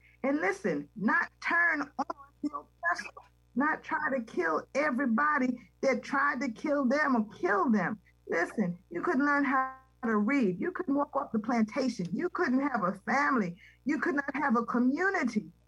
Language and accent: English; Austria; I grew up in Austria after World War II.